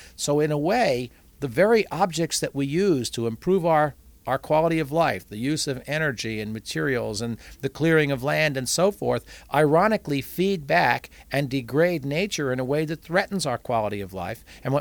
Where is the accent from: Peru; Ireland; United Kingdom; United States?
United States; Long Island, New York; and I grew up on Long Island, and the South Shore of Long Island is a wash, sandy beach